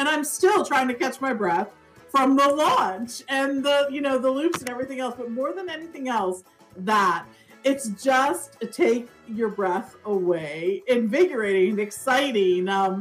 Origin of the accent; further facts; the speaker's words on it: United States; it just makes you feel so proud of not just that we are American